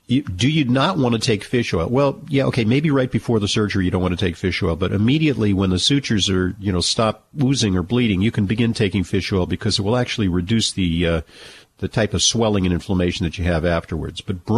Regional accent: Manhattan, New York, United States; let's talk first to Michael, who was calling from Manhattan, my hometown.

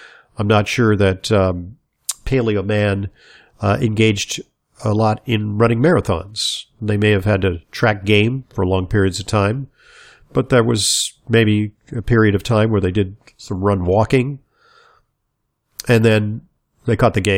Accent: Los Angeles, California, United States; I grew up in Los Angeles, which is a pretty hot place, at a time where our home did not have an air conditioner.

